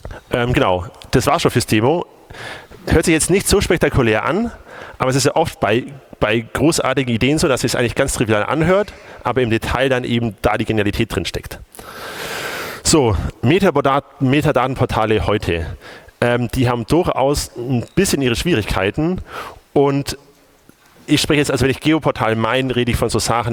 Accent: Augsburg, Bavaria, Germany; bei der Bundestagswahl wollte ich von Augsburg, wo ich herkomme, wollte ich Daten über die Wahlbezirke haben.

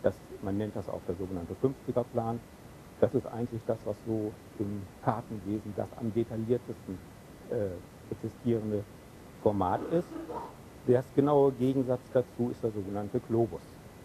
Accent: Bielefeld, North Rhine-Westphalia, Germany; In Bielefeld ist ja, wo ich herkomme, das ist ja so eine Stadt, die so ein bisschen rundlich ist, von der Größe her durchaus mit München vergleichbar, nur nicht von der Einwohnerzahl her, also ein paar weniger.

